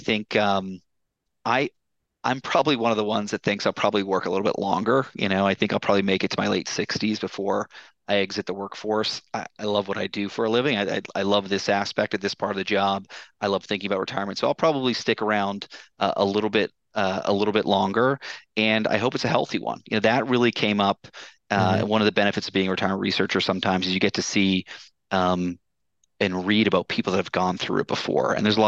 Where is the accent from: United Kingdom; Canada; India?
Canada; Toronto, Ontario; also born or lived in Boston; now in Charlotte, United States; I live in Charlotte now, and came to Charlotte through Boston. Before that, I grew up in the Toronto area.